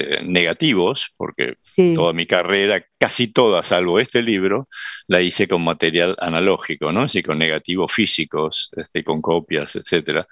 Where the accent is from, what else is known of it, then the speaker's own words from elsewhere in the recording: Argentina; ese problema de identidad que tiene la Argentina se proyecta después en todos los problemas subsecuentes que tiene nuestro país